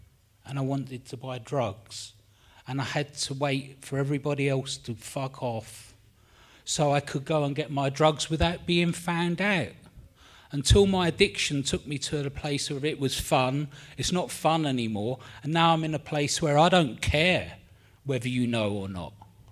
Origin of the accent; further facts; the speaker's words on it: London, United Kingdom; I'm from London, England. I have an accent, so I might not sound English.